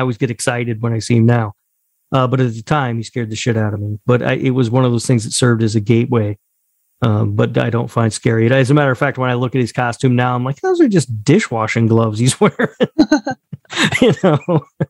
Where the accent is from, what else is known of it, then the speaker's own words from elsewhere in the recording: Indianapolis, Indiana, United States; Growing up in Indianapolis, we had a horror host who would do like a Friday night thing on one of the local channels, you know.